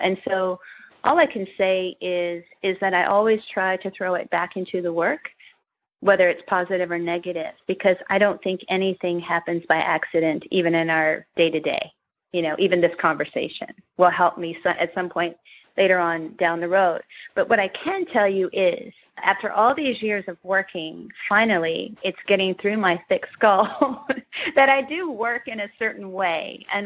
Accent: Kentucky, United States; reminded me so much of growing up in Kentucky and seeing parts of Indiana across the bridge and a kind of drowned world of places that flood.

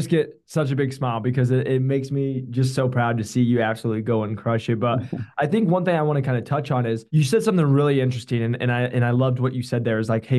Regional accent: Omaha, Nebraska, United States; I'm from the Omaha area.

